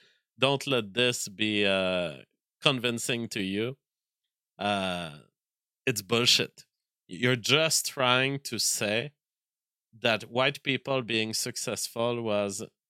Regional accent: France; accent: French; English is a second language; I was much more French back then. I've taken some tricks to speak English in a more English way. I still have a major accent, but back in the days, I was talking like really a Fren

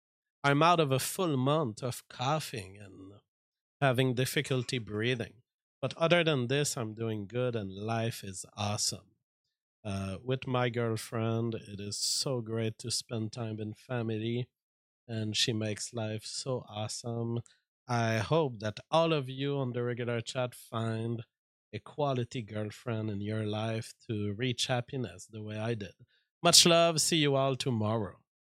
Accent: Canada; You know, I'm looking at this as a Canadian

